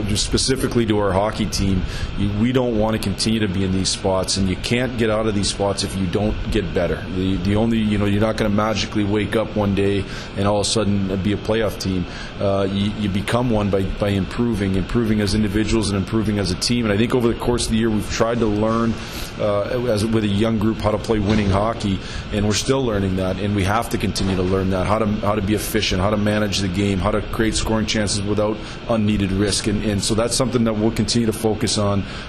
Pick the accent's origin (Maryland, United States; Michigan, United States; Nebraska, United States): Michigan, United States; Sault Ste. Marie; I grew up in Sault Ste. Marie, and it's just a bunch of great people that care about you. And there's a sense of community for sure, a sense of belonging in the UP.